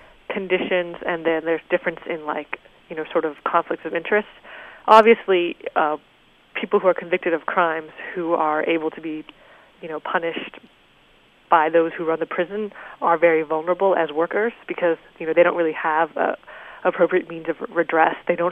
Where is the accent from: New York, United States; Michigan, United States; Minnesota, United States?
Minnesota, United States; Well, I guess in 1998, I believe, there was a strike in my home state of Minnesota.